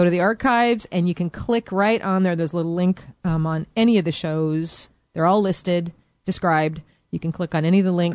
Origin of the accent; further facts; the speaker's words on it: Seattle, Washington, United States; I've lived here my whole life. I'm born and bred in Seattle area, actually, which is kind of unusual.